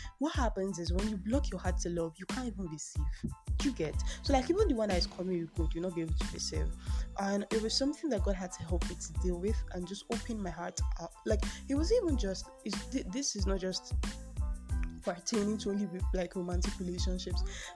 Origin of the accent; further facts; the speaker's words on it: Nigeria; I mean, I'm Nigerian, then I'm not extra by nature.